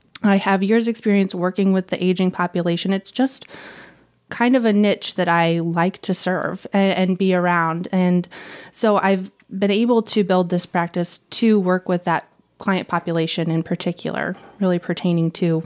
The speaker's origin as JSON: {"language": "English", "town": "St. Louis", "region": "Missouri", "country": "United States", "said": "So I am obviously from the St. Louis area. I'm a licensed clinical social worker here, and I opened St. Louis Dementia Counseling in October of 2017."}